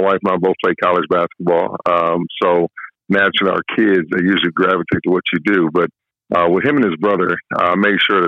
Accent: Texas, United States; and growing up in Texas, you know, it's a football state.

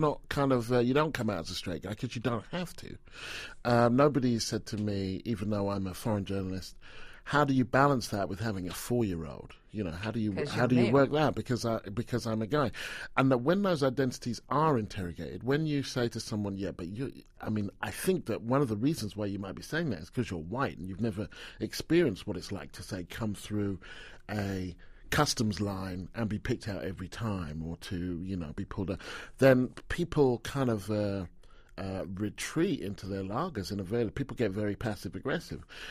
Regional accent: Stevenage, East of England, United Kingdom; And I would say, Stevenage, which is where I grew up.

